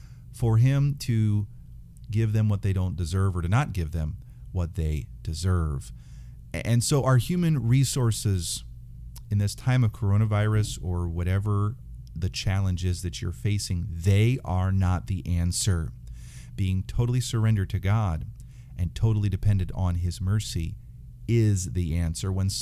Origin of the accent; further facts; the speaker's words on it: United States; And as an American, I recognize that it's easy to think that we can do anything that our minds set to doing.